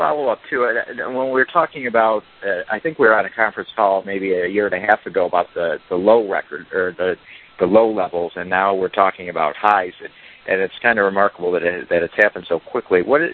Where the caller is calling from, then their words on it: Buffalo, New York, United States; I'm calling from Buffalo, New York, from Buffalo News